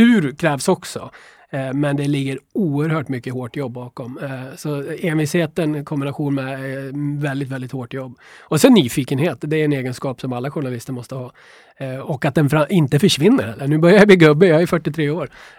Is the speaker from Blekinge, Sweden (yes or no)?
no; Eskilstuna, Södermanland, Sweden; moved away as an adult; Så sista två åren hemma i Eskilstuna så fuskade jag lite och frilansade och gjorde en hel del.